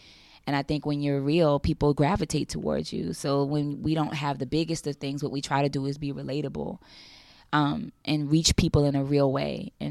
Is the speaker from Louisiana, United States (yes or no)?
yes; New Orleans, Louisiana, United States; I came from New Orleans where there were no options.